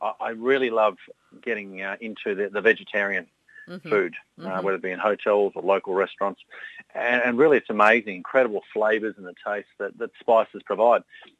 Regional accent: Brisbane, Queensland, Australia; So I'm kind of glad that this year it's up here in my hometown in Brisbane

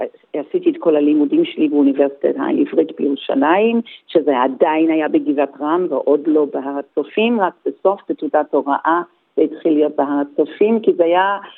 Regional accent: Melbourne, Victoria, Australia; אני תוצרת מלבורן, ומלבורן היא ממש מיוחדת. נולדתי במלבורן, ההורים שלי היו פליטים שהגיעו בדיוק אחרי המלחמה, בספונסרשיפ של דוד של אמא שהגיע לפני המלחמה.

